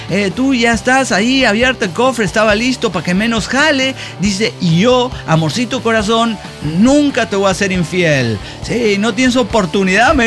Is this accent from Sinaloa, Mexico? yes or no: yes; Culiacán, Sinaloa, Mexico; ya me conocen … el que sembró un manglar